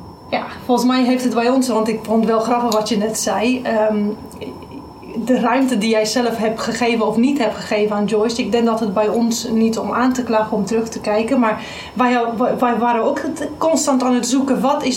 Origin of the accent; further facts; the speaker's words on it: Romania; ik kom uit Roemenië. En dat is, wij hebben elkaar leren kennen in Roemenië.